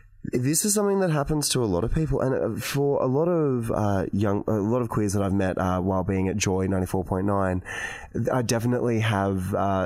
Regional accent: Gold Coast, Queensland, Australia; now in Melbourne, Australia; I know when I came from Queensland and came from the Gold Coast, and when I moved to Melbourne, there was a bit of a difference.

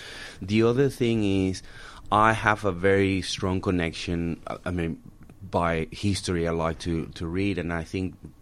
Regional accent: Lima, Peru; I'm from Lima.

